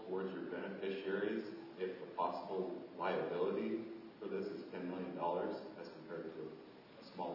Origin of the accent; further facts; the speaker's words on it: Ketchikan, Alaska, United States; born and raised in Ketchikan.